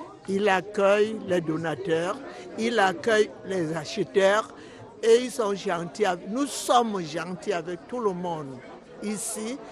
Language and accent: French; Cameroon; now in France; moi je suis camerounaise, je suis étrangère. Donc, dès que je suis entrée en France, j'ai commencé à faire du bénévolat.